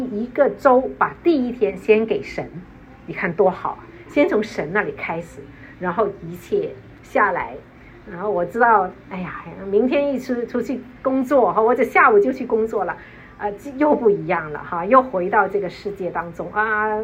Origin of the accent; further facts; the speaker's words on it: China; 三年前这个疫情爆发，我刚好回到了中国。